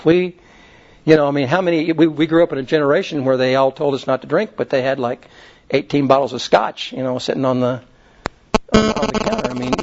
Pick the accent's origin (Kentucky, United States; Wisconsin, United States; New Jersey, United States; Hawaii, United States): Kentucky, United States; You know, I was from Kentucky, and you know, we smoked in the crib.